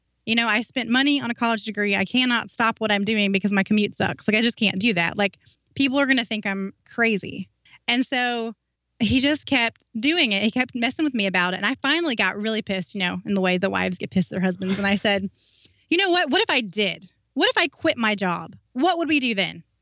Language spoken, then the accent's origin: English; North Carolina, United States; moved away as an adult; North Carolina.